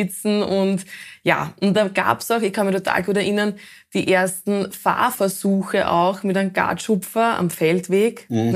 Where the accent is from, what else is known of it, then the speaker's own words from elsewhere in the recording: Ladendorf, Lower Austria, Austria; ich komme aus Ladendorf, also einer Ortschaft in der Nähe von Mistelbach.